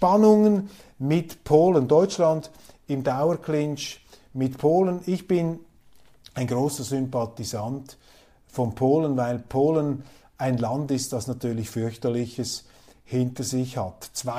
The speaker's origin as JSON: {"language": "German", "country": "Switzerland", "said": "Und ich plädiere einfach dafür, jetzt als Schweizer, ich bin ja ein Kleinstaatler, neutral, ein Eichhörnchen unter den Raubtieren der Geopolitik."}